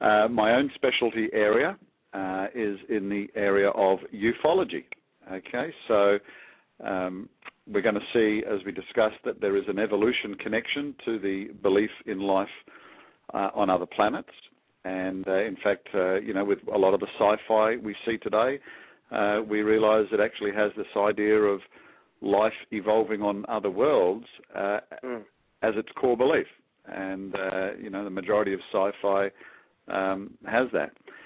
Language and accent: English; Australia; moved away as an adult; now in United States; As your listeners can hear, I'm not from America. I'm actually Australian, and I moved over to head up the U.S. office about 2 years ago.